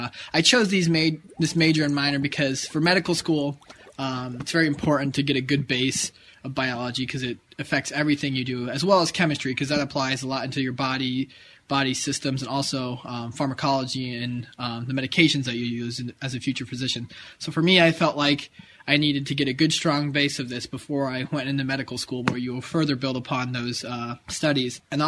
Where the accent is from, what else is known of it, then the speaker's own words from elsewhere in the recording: Arlington, United States; Personally, I came from Arlington, which was a small town high school.